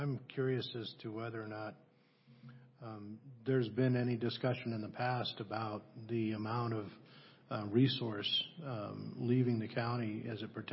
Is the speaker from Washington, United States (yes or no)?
yes; Washington, United States; I come from Eastern Washington where dust was a huge problem there